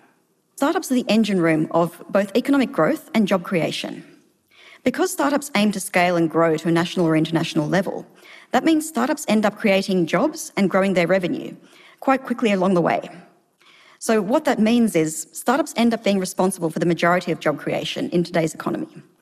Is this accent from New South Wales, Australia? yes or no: no; Tasmania, Australia; So I grew up in Tasmania myself